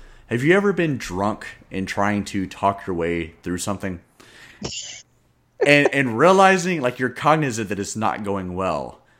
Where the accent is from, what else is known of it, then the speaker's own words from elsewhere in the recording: Kentucky, United States; I grew up in Kentucky.